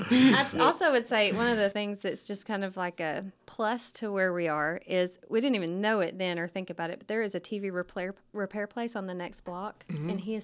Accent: North Little Rock, Arkansas, United States; We wanted to stay in North Little Rock. We both were born and raised in North Little Rock, and it's really our community.

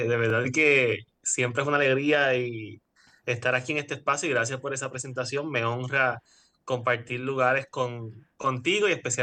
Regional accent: Puerto Rico; nos van a afectar a nosotros y a nosotras como puertorriqueños y puertorriqueñas.

